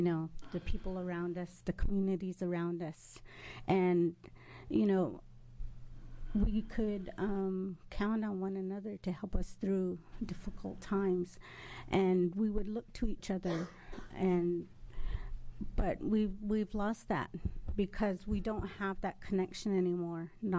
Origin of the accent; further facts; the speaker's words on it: Warm Springs, Oregon, United States; I'm from the Confederated Tribes of Warm Springs.